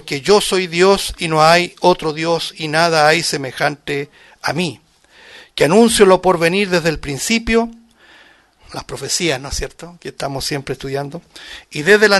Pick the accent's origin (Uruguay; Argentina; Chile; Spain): Chile; Aún lo que estamos viviendo localmente como chilenos